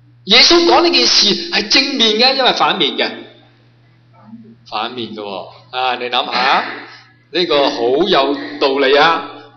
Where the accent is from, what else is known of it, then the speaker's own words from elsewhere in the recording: Guangdong, China; 我哋广东人最中意食嘢噶，系嘛？